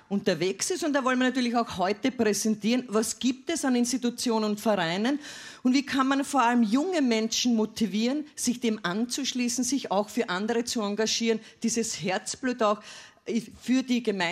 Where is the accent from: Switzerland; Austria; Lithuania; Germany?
Austria; Lower Austria; Familiensinn ist bei uns in Niederösterreich wichtig und natürlich auch mir persönlich.